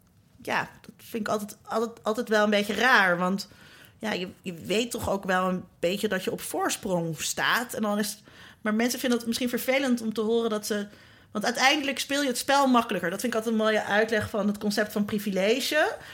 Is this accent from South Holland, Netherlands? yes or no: no; Zeist, Utrecht, Netherlands; ik ben opgegroeid in Zeist, een heel afgeschermde gemeenschap.